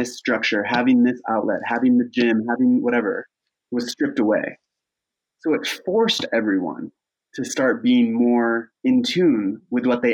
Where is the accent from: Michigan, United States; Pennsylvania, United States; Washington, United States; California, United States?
Michigan, United States; I grew up in Northern Michigan.